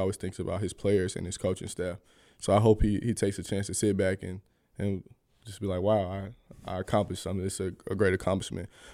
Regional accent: Atlanta, Georgia, United States; I want to go to that national championship game in my hometown. So that's my goal, is to get back to Atlanta and win a national championship.

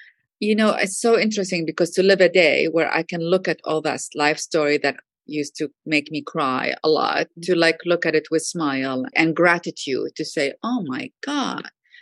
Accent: Iraq; Well, I grew up in Iraq, and there are three things that really impacted, I would say, my life

